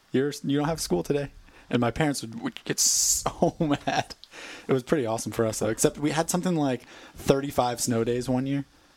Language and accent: English; Northeast, United States; I grew up in the Northeast, and we got our fair share of snow days